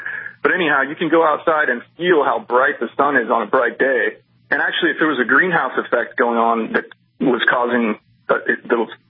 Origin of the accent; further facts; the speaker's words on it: Florida, United States; I'm from Florida originally